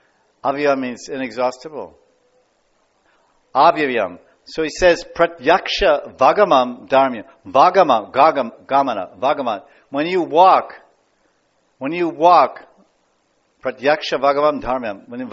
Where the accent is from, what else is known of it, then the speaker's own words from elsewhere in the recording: United States; I want apple pie. I'm American, right? Apple pie.